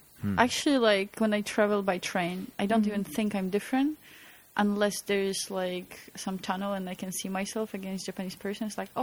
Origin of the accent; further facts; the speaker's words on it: Poland; English is a second language; I don't mind answering I'm from Poland, talking about Poland